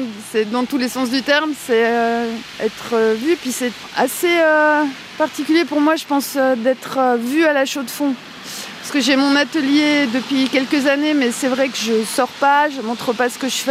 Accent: France; je suis française

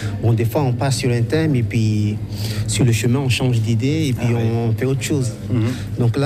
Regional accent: Tramelan, Bern, Switzerland; Et comme moi, je viens de Tremblant

